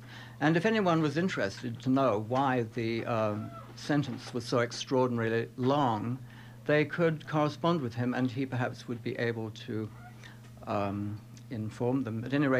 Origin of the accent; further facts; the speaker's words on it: England, United Kingdom; now in United States; I'm English, as you probably can tell.